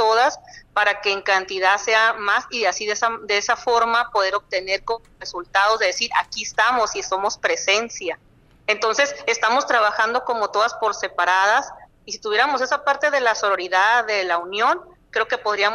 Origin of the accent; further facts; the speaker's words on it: Culiacán, Sinaloa, Mexico; Me tocó estudiar en Ciudad Obregón, fíjate, en el ITSON, en Ingeniería Civil, pero yo pues nací obviamente ahí en Culiacán y estuve mucho tiempo viviendo ahí.